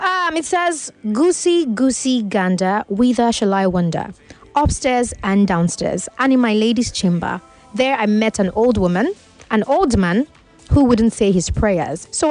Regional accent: Delta, Nigeria; No, my lord, I'm from Delta State.

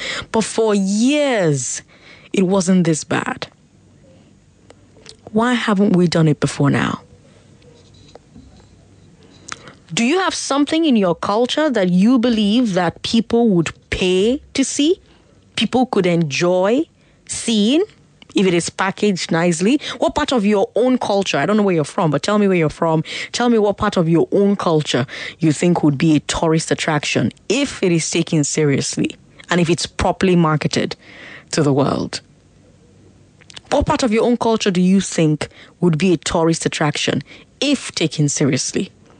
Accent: Nigeria; Even as a Nigerian, it is cheaper for you to go and visit centers in Europe than in Nigeria.

